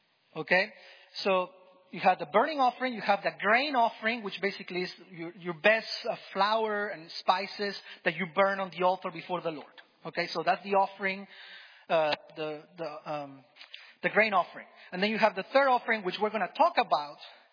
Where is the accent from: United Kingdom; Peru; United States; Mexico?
Peru; I remember when I was growing up in Peru, every year we had English camp.